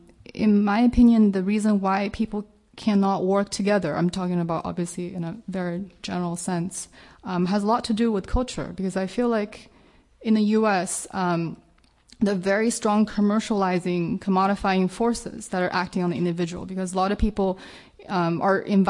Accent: China; English is a second language; I'm from China.

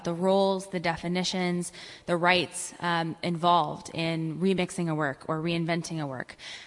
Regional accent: Portland, Oregon, United States; Thank you so much for being here today. I'm from Portland, Oregon.

